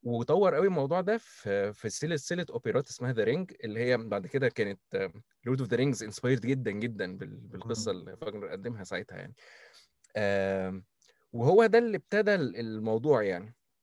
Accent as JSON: {"language": "Arabic", "country": "Egypt", "said": "يعني دايما عندنا كمصريين اوبسيشن بفكره اللي هو ان لازم يبقى فيه تيمه"}